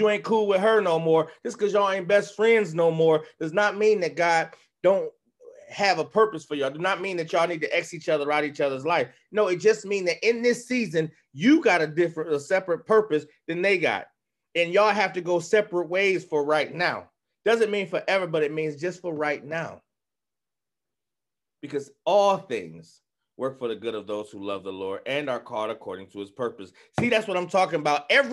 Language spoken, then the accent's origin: English; Cleveland, Ohio, United States; we got the Thurgood Marshall Field down there close to where I grew up at on Huff, over by Huff.